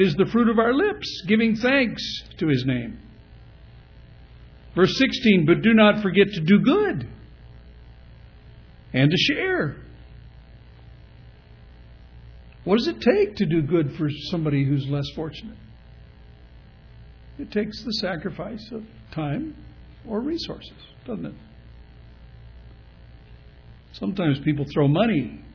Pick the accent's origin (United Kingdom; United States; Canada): Canada; British Columbia; I said, "Yeah, I'm from Canada."